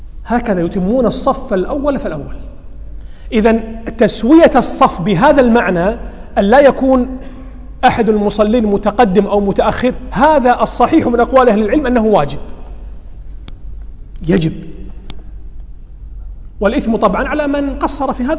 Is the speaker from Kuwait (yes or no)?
yes; Kuwait; accent: Kuwaiti; احنا نسمي بالكويتي العقب، اللي هو الكعب عندنا في الكويت اللي هو العقب.